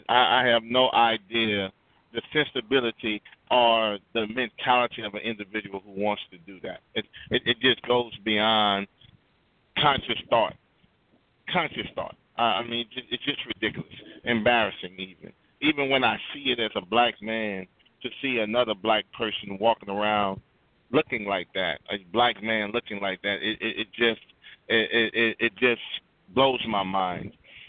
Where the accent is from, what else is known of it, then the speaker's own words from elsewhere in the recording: the South, United States; And I grew up in the South. I lived in suburbia. I lived in the inner city. I lived in the project as a kid.